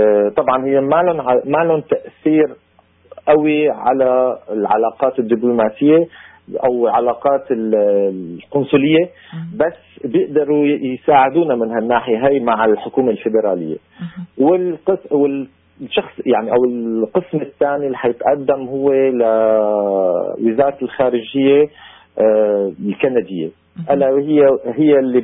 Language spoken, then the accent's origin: Arabic; Syria; ونحن كسوريين عنا ارتباطاتنا بوطننا الأم سوريا